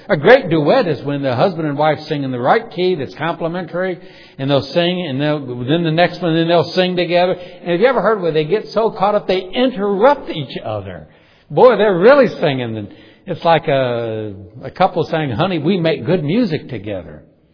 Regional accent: New Orleans, Louisiana, United States; Or in my hometown in New Orleans. I visited there last year.

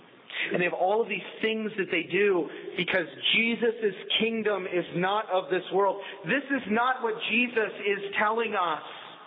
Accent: Pennsylvania, United States; I grew up in Pennsylvania, and often people will come to Lancaster County to see the Amish

